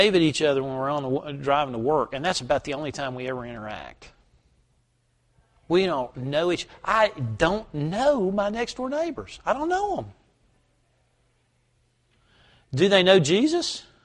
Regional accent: the South, United States; When I grew up in the South.

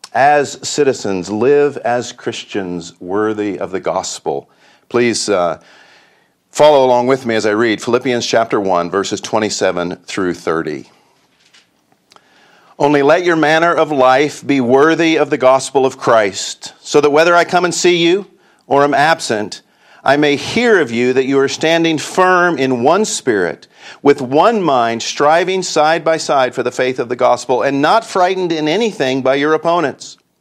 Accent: Indianapolis, Indiana, United States; I grew up in Indianapolis, the city of Indians.

